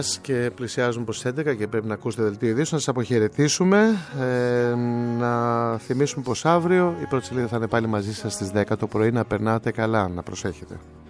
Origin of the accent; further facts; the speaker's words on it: Greece; επειδή είμαστε Έλληνες και ξέρουμε πολύ καλά τι συμβαίνει στη χώρα μας